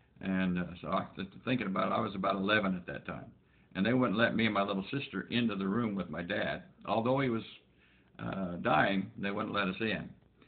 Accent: Weiser, Idaho, United States; Well, I was born in Weezer, Idaho. Grew up there. I had a good life.

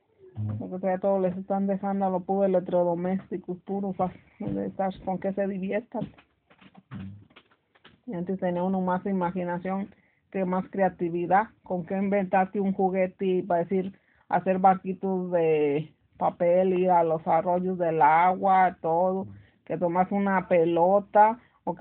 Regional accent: Villamar, Michoacán, Mexico; Pues nací en México, en el estado de Michoacán. Soy del pueblo, se llama Villamar.

